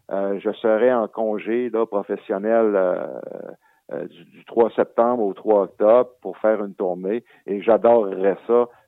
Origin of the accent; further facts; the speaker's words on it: Sept-Îles, Quebec, Canada; Je suis originaire de Sept-Îles. Là, quand vous écoutez … mon père est d'origine italienne. C'est un immigré qui est arrivé très jeune à Sept-Îles. Il a marié une Québécoise.